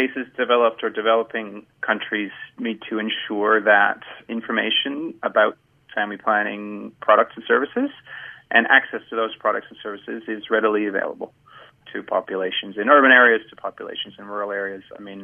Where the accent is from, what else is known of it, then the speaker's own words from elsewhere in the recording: Canada; So I'm from Canada